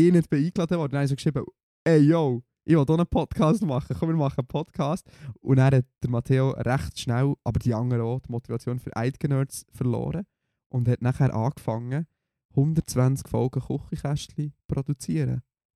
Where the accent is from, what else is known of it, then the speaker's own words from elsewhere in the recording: Bern, Switzerland; Und das war in Bern, in meiner Heimatstadt.